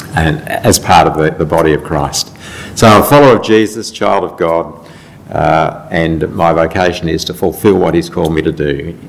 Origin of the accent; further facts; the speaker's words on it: Bendigo, Victoria, Australia; now in Melbourne, Australia; Well, I was born and bred in Bendigo, left the day after I turned 18 to come to Melbourne to study.